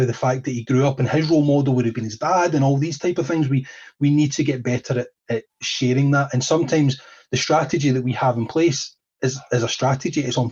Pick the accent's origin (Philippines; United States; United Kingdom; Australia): United Kingdom; Scotland; Yeah as a Scotsman...